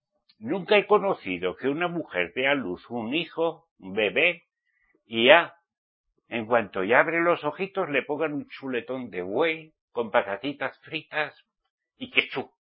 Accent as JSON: {"language": "Spanish", "town": "Pamplona", "region": "Navarre", "country": "Spain", "moved": "yes", "said": "Pero clamo para que mi tierra Pamplona, Navarra, sea salva. ¿Qué les parece? Él me sacó de allí, es mi Egipto."}